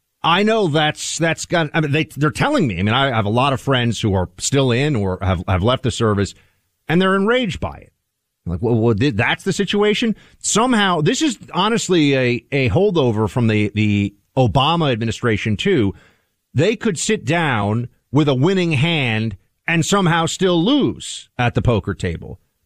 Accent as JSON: {"language": "English", "country": "United States", "said": "These are things that I don't like saying things like this, because as an American, it upsets me."}